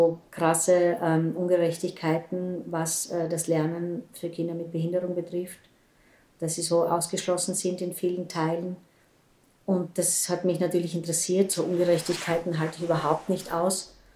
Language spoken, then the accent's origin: German; Graz, Styria, Austria; moved away as an adult; now in Vienna, Austria; bin irgendwann von Graz nach Wien gegangen